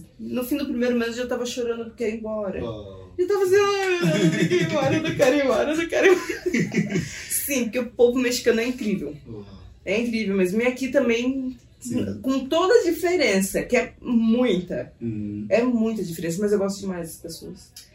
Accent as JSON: {"language": "Portuguese", "country": "Brazil", "lives_now": "Mozambique", "said": "Eu que sou brasileira"}